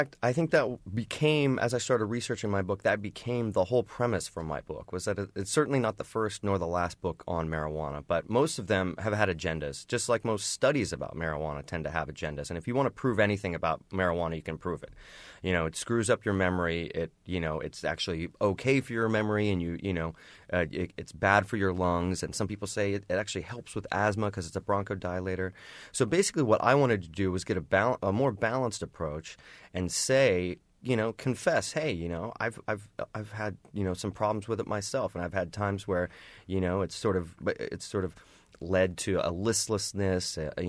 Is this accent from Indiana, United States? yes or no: yes; Indiana, United States; you know, like I'm from Indiana.